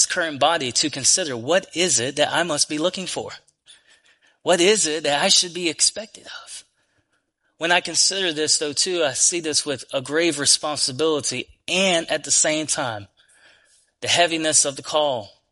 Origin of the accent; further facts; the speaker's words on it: Dulac, Louisiana, United States; I grew up in Dulac. So if that puts any picture in mind, I grew up in an area where drug abuse, sex abuse, alcoholism, and all these different things were rampant.